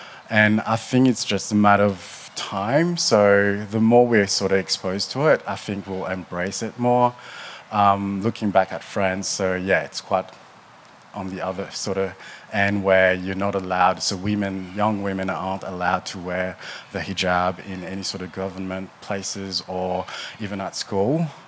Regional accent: Mauritius; So growing up in Mauritius was quite, so I feel quite lucky

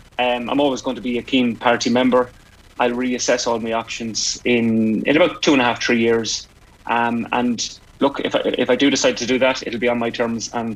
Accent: Ireland; I think, as Irish people in our history, we want to always see England do unwell, be it cricket, football, rugby, whatever it is.

